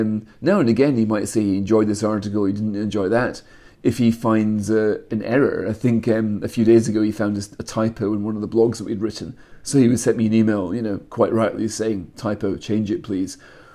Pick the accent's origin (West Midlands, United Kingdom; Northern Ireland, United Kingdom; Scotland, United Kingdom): Scotland, United Kingdom; I'm a Scotsman